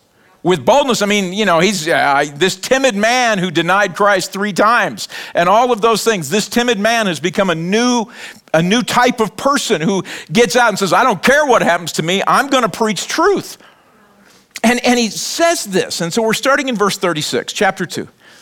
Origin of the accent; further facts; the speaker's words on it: Bible Belt, United States; I grew up in the Bible Belt. Church people annoyed me.